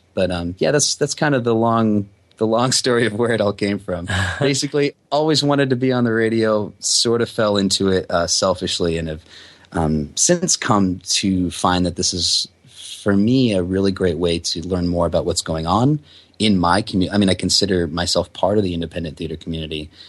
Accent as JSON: {"language": "English", "region": "New York", "country": "United States", "tie": "born or raised there", "said": "I grew up on the border to Canada, directly north of New York. I'm a lifelong New Yorker, but not of the city."}